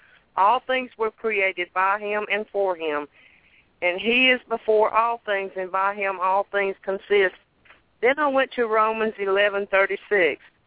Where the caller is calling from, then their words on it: Thomaston, Georgia, United States; I'm from Thomaston, Georgia.